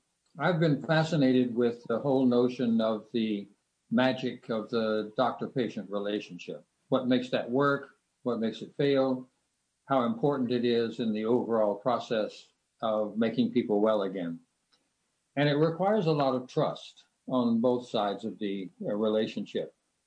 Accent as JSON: {"language": "English", "region": "Texas", "country": "United States", "tie": "born or raised there", "said": "Well, Warren, you have to remember I'm a wild and crazy Texan. What I learned growing up in Texas was that if you saw something that you wanted to do, you just went out and did it."}